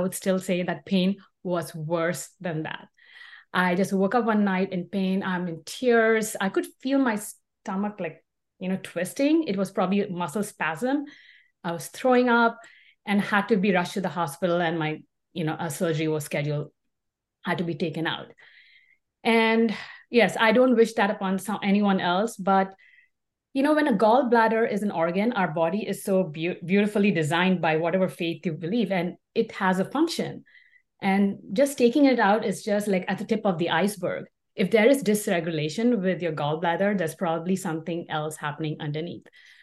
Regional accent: India; moved away as an adult; now in United States; I'm an Indian immigrant and I came to the US now almost 20 years ago.

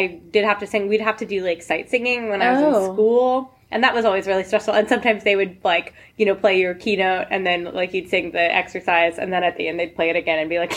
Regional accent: Nashville, Tennessee, United States; I think growing up in Nashville, it wasn't a cool place to be from. Like when I would talk to people like from other states or whatever, sometimes you would really get these people that are like, oh, Tennessee, like do you wear shoes there?

